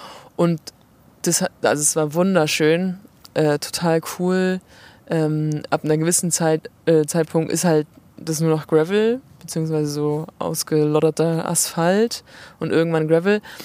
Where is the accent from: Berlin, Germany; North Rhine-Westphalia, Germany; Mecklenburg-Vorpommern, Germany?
Mecklenburg-Vorpommern, Germany; Rostock; also ich komme ja aus Rostock, da ist immer ein bisschen Wind.